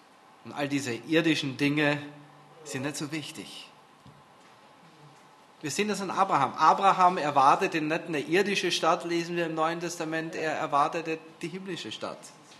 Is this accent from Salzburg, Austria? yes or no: no; Vienna, Austria; accent: Viennese; now in Germany; Und wenn wir nach Hause kommen, nach Österreich, haben wir alle einen deutschen Akzent.